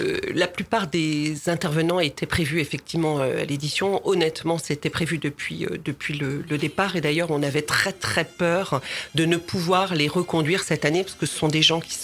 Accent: Brittany, France; now in Normandy, France; vous savez que je suis pas normande d'origine, moi je suis bretonne d'origine, mais j'arrive ici

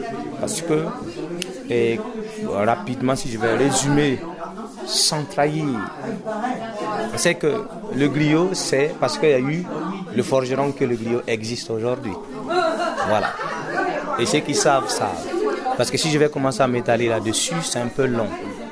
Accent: Burkina Faso; Déjà, je viens du Burkina.

